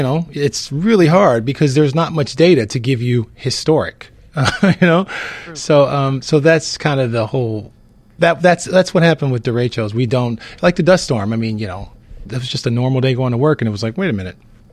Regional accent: Ohio, United States; You know, I'm from Ohio. So, we just kind of scoot over to Lake Erie

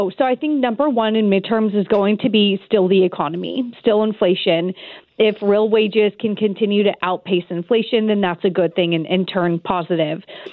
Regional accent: California, United States; I'm born and raised in California, and my train to nowhere is finally getting federal funding cut as well.

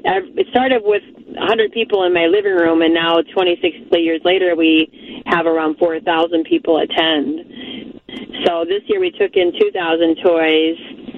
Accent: Chicago, Illinois, United States; now in Twin Cities, United States; Okay, yeah, well, I was born in Chicago and grew up there, and my parents had restaurants. I grew up with great cheesecake, and when I moved to the Twin Cities for marketing

